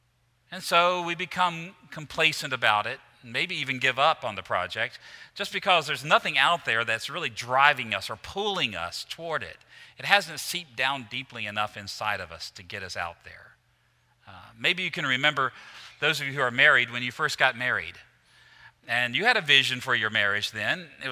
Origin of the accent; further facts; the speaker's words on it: Roanoke, Virginia, United States; I'm from Roanoke, Virginia, so I'm down home, okay?